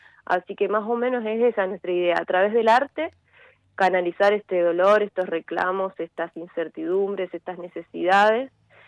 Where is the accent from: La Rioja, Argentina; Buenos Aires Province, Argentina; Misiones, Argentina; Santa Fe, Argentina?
Santa Fe, Argentina; Santo Tomé; en la ciudad de Santo Tomé, porque somos todas, todes de Santo Tomé